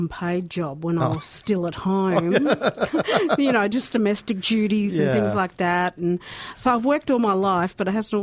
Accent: Deniliquin, New South Wales, Australia; So I was born in a place called Denny, or short for Deniliquin, they call it Dinny. And I grew up in New South Wales

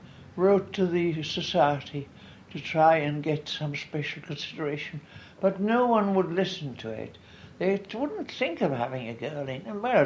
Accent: Bishopwearmouth, North East England, United Kingdom; born there; We're North Country. I was born in Bishop Bramuth, which is a village in Durham and is now a part of Sunderland. And if I tell you, it was 94 years ago.

